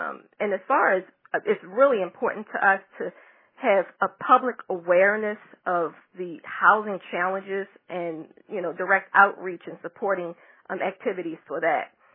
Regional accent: Baltimore, Maryland, United States; actually in Baltimore, where that's my hometown. I'm from Baltimore. I love Baltimore.

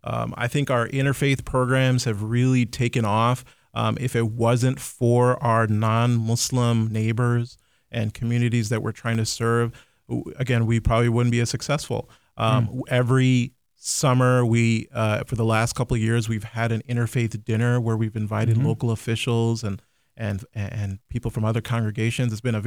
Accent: Iowa, United States; I got to make sure I have a shout out to my home state of Iowa.

